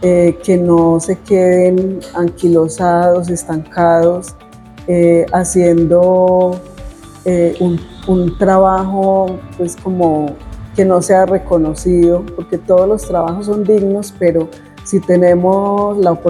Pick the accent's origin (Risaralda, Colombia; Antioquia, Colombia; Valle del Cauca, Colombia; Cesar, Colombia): Antioquia, Colombia; Santo Domingo; sobre todo en el municipio de Santo Domingo, de donde soy oriunda